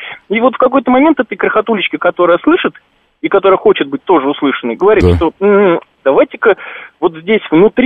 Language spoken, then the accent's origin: Russian; Luhansk, Luhansk Oblast, Ukraine; born there; Я родился в Луганске.